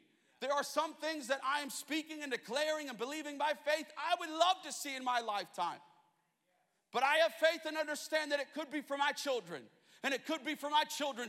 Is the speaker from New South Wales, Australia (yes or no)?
yes; Penrith, New South Wales, Australia; now in United States; But I'm Australian. I was born in Penrith. I'm from there.